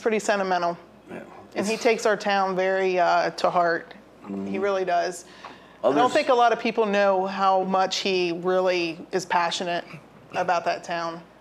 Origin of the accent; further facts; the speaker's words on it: Bigelowville, United States; Yep, I went to Bigelowville High School, grew up in Bigelowville. I was born, my parents lived in the borough, and then they moved out to Butler Township.